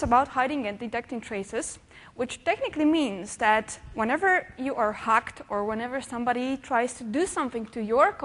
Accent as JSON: {"language": "English", "country": "Poland", "second_language": "English", "said": "I am from Poland."}